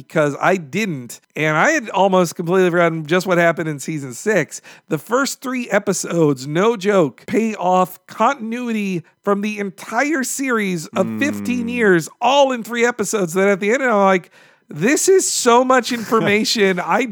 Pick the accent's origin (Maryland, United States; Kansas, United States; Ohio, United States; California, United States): Maryland, United States; Annapolis; but in my hometown of Annapolis, a diner had a 16-scoop ice cream sundae they called the El Cid, which me and 8 others conquered post-college.